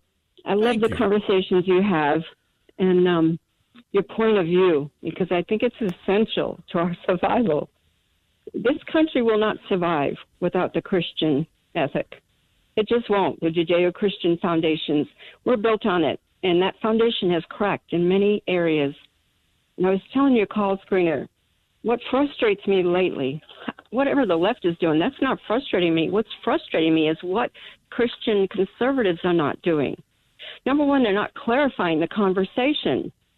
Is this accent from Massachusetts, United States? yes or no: yes; Massachusetts, United States; I live in the Midwest now, but I grew up in Massachusetts, and I grew up around kids. They're all Catholics.